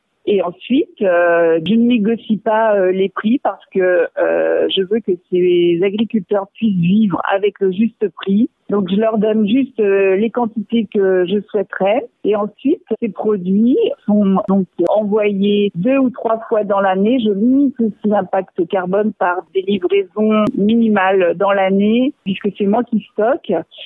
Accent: Lyon, Auvergne-Rhône-Alpes, France; Alors c'est parce que je suis lyonnaise

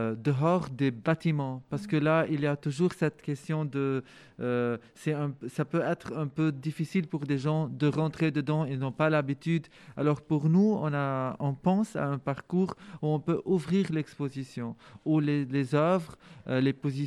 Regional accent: Lebanon; Comme je suis Libanais

